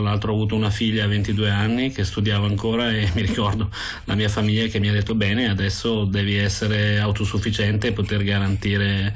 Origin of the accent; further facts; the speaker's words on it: Milan, Lombardy, Italy; io le piante in verità le ho scoperte dove sono nato e cresciuto, cioè a Milano.